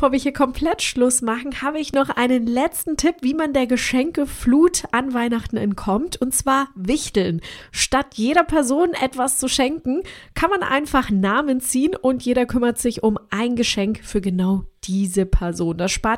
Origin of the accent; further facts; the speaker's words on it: Colombia; Meine Heimat Kolumbien ist jetzt auch ein ganz großes Gebiet, sehr stark überschwemmt worden.